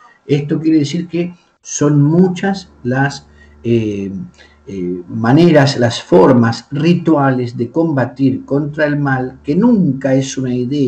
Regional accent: Argentina; now in Spain; Yo soy nativo de la República Argentina, estoy desde el mes de diciembre en el Reino de España

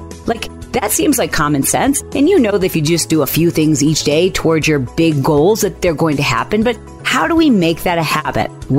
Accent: Michigan, United States; I grew up in Michigan and that was important to me.

